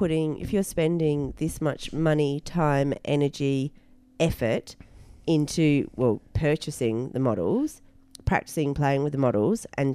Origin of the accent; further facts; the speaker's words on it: Western Australia, Australia; So before we start, because we are from Western Australia, that smashing face term, I'm not sure whether or not that's universal.